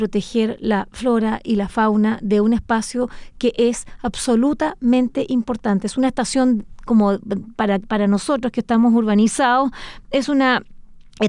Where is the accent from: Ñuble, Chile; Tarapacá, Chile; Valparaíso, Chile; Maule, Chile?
Valparaíso, Chile; Quintay; para quienes somos vecinos de Tunquén, yo soy quintallina